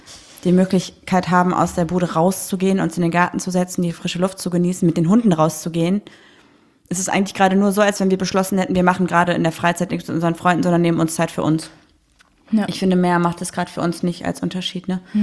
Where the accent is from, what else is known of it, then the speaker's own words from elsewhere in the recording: Düsseldorf, North Rhine-Westphalia, Germany; Also ganz ehrlich, als ob wir als Düsseldorfer nach Köln gehen würden.